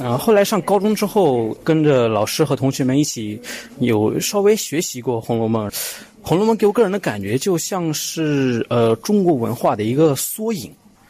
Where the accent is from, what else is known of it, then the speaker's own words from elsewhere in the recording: Pakistan; Chinese is a second language; now in Nanjing, China; 我来自巴基斯坦，然后我在南京这边已经生活有十几年了。